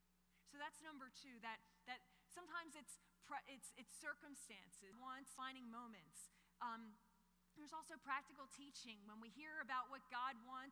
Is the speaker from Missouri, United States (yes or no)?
no; Philadelphia, Pennsylvania, United States; this is the 80s, so I grew up in Philadelphia, city of brotherly love